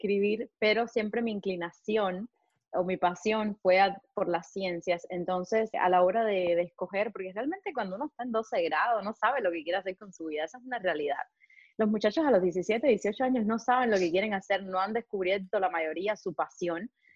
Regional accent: Cuba; soy nacida en Cuba y criada también. Estudié, de hecho, meteorología en Cuba. Soy nacida de padres que son educadores.

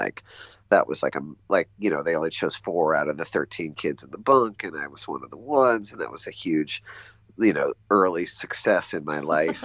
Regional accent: Dallas, Texas, United States; Well, what's funny is, like, I grew up in Dallas, and I didn't have a lot of, I was not in, like, the Jewish part of Dallas.

